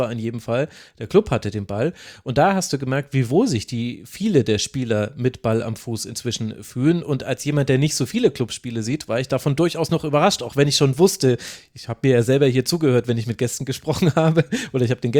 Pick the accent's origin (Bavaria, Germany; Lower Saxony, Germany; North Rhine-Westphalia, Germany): Bavaria, Germany; also born or lived in Middle Franconia / Lower Franconia; ich komme ja aus der Ecke, erst Mittelfranken, dann Unterfranken.